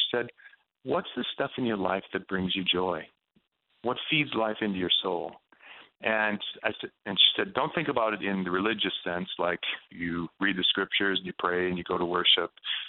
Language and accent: English; Columbus, Ohio, United States; walking down an arts district in Columbus, Ohio, which is my hometown